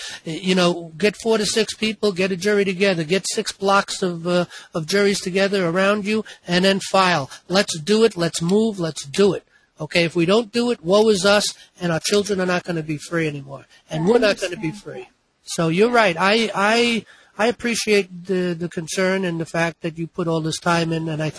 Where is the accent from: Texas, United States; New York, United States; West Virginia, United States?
New York, United States; I'm going to give New York as an example because I'm from New York and I understand New York and the judicial process.